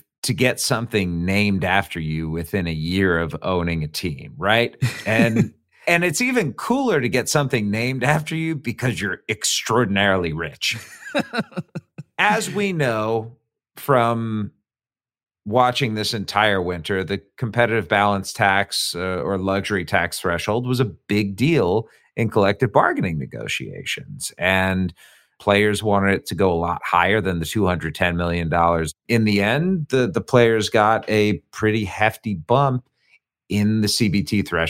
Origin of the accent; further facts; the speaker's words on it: Cleveland, Ohio, United States; because I grew up in Cleveland and I know what tortured actually feels like.